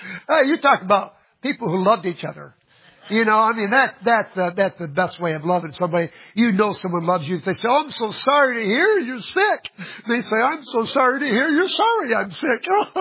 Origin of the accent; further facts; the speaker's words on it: Florida, United States; You picked up that y'all, didn't you? Huh? Yeah, I'm from Florida. That's how they talk down there.